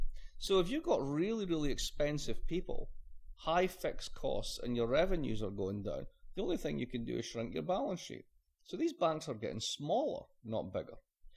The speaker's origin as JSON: {"language": "English", "region": "Scotland", "country": "United Kingdom", "said": "I'm Scottish."}